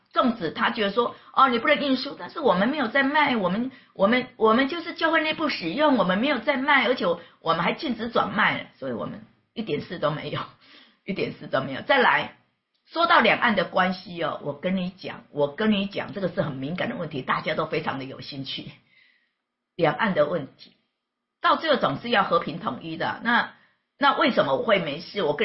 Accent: Kaohsiung, Taiwan; born there; 我是高雄出生的，我是台湾的女儿

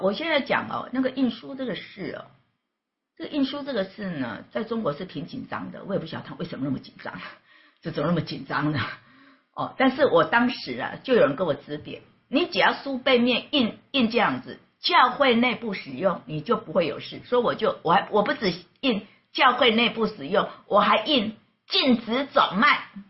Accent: Kaohsiung, Taiwan; born there; 我是高雄出生的，我是台湾的女儿

